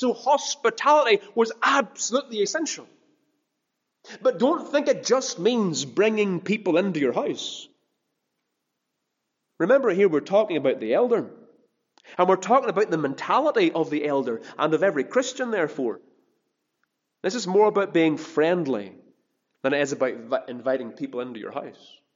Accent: Ballymena, Northern Ireland, United Kingdom; he knew I was from Ballymena

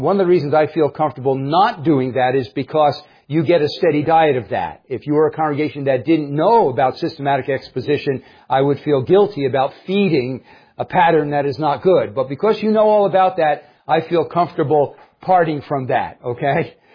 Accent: New Jersey, United States; We're all from New Jersey, right? So we like things straight. I grew up just 11 miles from here, so I am a New Jersey person at heart

